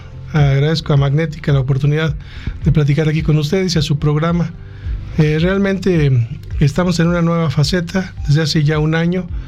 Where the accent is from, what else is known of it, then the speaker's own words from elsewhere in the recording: San Luis Potosí, Mexico; Efectivamente, yo me formé como médico aquí en San Luis Potosí. Yo soy originario aquí de San Luis, soy del barrio de San Sebastián. Hice toda mi educación básica aquí en San Luis